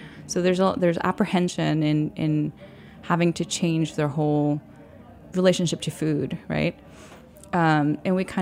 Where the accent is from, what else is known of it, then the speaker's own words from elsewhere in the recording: Puerto Rico; now in New York City, United States; So so I'm from Puerto Rico, right? And I still have family there.